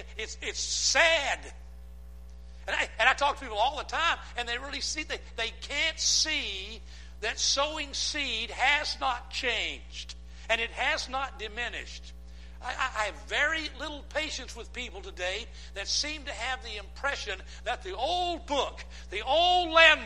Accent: the South, United States; I'm a Southern boy. I was born and raised in the South. I love the South.

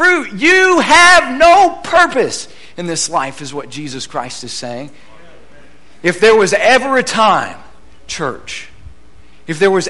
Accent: Midland, Texas, United States; I'm from Midland, Texas, and growing a garden in West Texas is not generally a good idea.

